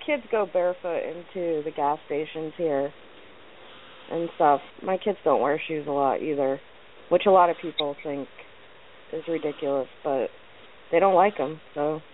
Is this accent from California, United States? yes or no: no; Connecticut, United States; I grew up